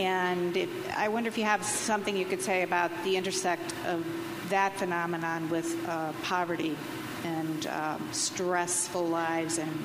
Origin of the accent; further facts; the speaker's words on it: Connecticut, United States; The other thing is that growing up in Connecticut, I'll just say the 60s, there was a soda tax and a candy tax